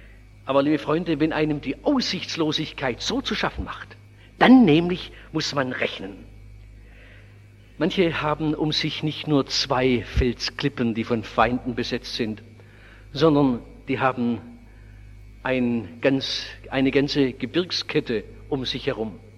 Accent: Oberndorf, Baden-Württemberg, Germany; in dieser Waffenstadt Oberndorf, wo ich groß geworden bin

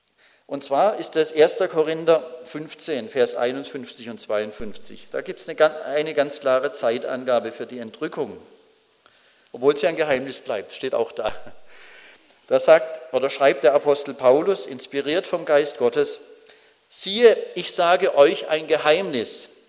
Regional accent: Baden-Württemberg, Germany; Als Badener. Ja, die Badener wissen, was ich damit sagen will.

